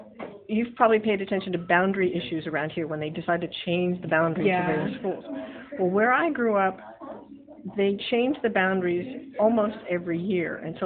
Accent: Newark, Delaware, United States; also born or lived in Rochester, United States / Wilmington, United States; I was born in Rochester, New York, but we didn't live there very long after I was born. We moved when I was about 9 months old, and I grew up in Newark and Wilmington, Delaware.

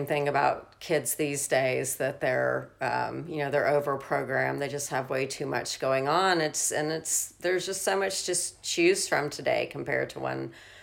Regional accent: Memphis, Tennessee, United States; I grew up in Memphis, Tennessee, and I had a very simple childhood, but it was a lot of fun.

